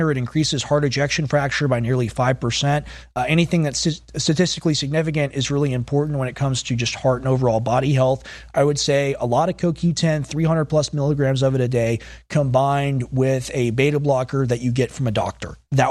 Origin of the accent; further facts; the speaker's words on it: United States; I'm an American. I got red blood.